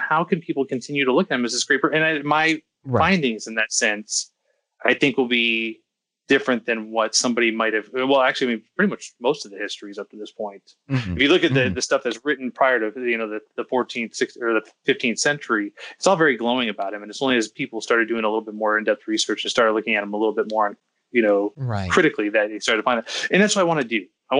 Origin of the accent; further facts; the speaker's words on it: United States; I'm an American.